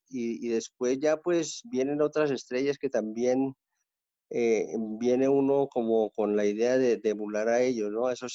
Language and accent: Spanish; Boyacá, Colombia; digamos que soy el primer boyacense a ganar esa vuelta